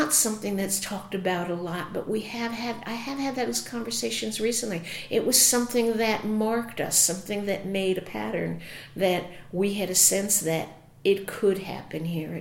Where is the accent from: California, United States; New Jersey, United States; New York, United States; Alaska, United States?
New York, United States; Long Island; I grew up on Long Island, and my grandparents, both sets, lived in Brooklyn at the time.